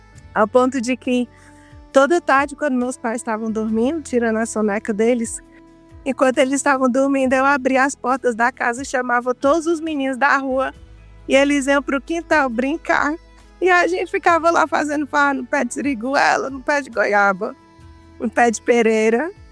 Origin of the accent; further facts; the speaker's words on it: Nova Rússia, Santa Catarina, Brazil; moved away as an adult; now in Hastings, United States; Nós todas crescemos em Nova Rússia, mas aí depois da faculdade todo mundo se debandou.